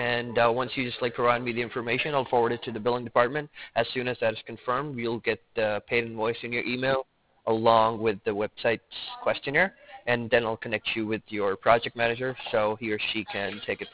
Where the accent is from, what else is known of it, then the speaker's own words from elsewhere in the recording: London, United Kingdom; now in New York, United States; I'm from London. It's been 10 years. London. I was in Kelly before. It's been just 3 months that I've moved to New York.